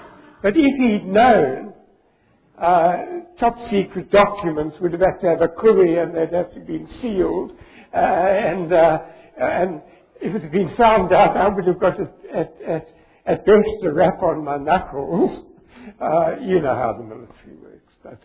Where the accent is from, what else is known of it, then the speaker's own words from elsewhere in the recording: England, United Kingdom; born there; also born or lived in South Africa; being English, having been born in England, the suspicion was unbelievable.